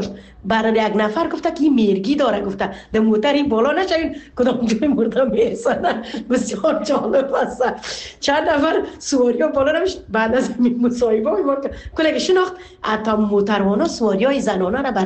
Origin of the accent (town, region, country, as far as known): Afghanistan; now in Canada